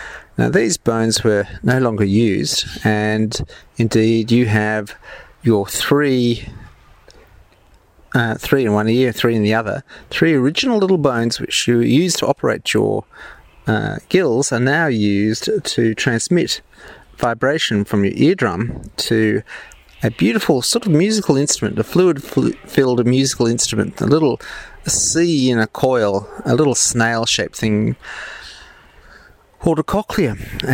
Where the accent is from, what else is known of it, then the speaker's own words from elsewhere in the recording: Australia; accent: Australian; Forgive my French accent, there's none. There is no French accent. My Australian accent has completely.